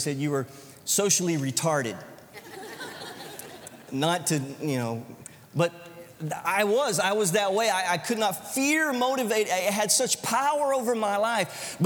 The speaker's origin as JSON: {"language": "English", "region": "Florida", "country": "United States", "said": "Now, I am a Southern boy. I come from North Florida"}